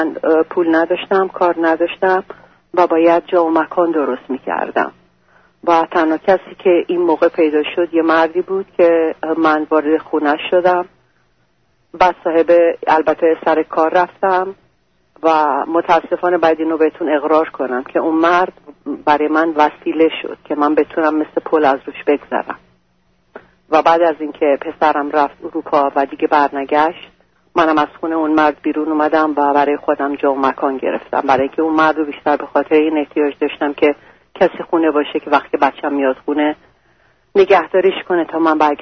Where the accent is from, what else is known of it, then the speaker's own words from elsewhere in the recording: Iran; moved away as an adult; وقتی که از ایران اومدم بیرون